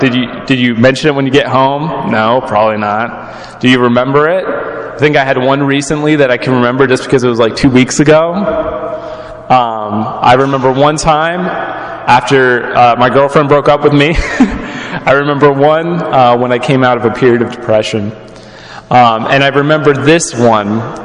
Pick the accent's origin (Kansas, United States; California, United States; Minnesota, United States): Kansas, United States; Most people know Kansas, my home state, as the state that's in the way of Colorado, right?